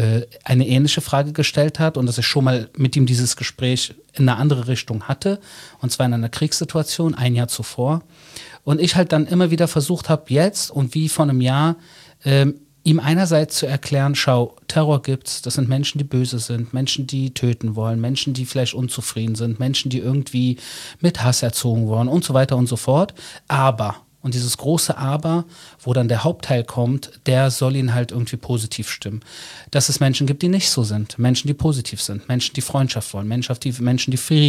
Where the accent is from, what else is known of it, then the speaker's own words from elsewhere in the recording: Berlin, Germany; now in Israel; Habe dann in Berlin meine Jugend erlebt, die war teilweise sehr tough. Das erzähle ich in einer Autobiografie. Und dann bin ich ausgewandert nach Israel und habe in Israel halt ein neues Leben begonnen.